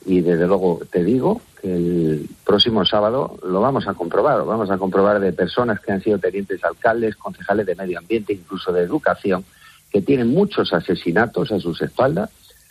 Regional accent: Legutiano, Basque Country, Spain; born there; municipios como Legutiano, en donde asesinaron a un guardia civil, de donde yo soy, digamos, donde yo nací

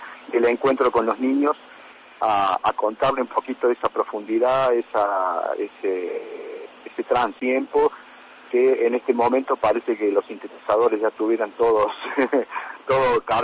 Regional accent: Argentina; vengo de Argentina

